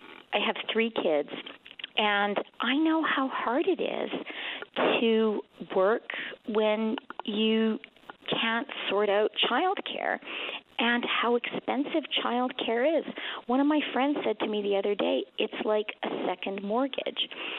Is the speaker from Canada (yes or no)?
yes; Alberta, Canada; I'm originally from Alberta